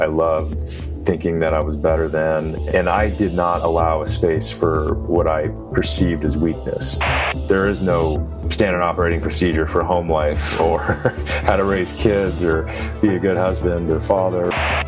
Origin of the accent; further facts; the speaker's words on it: Phoenix, Arizona, United States; So I grew up in Phoenix, Arizona, and essentially a lot of my friends, dads and family and football coaches, and they were all in the fire service.